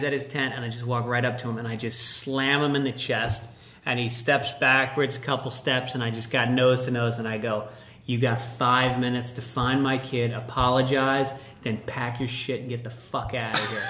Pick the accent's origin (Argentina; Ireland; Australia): Ireland; Yeah, I just feel like as an Irish person, I'm so suppressed.